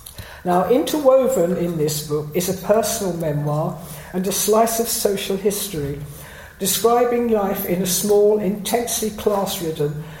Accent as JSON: {"language": "English", "town": "St Neots", "region": "East of England", "country": "United Kingdom", "tie": "born or raised there", "said": "This glamorous woman who had got everybody gossiping in my hometown of St. Neots had gone by at least five different surnames"}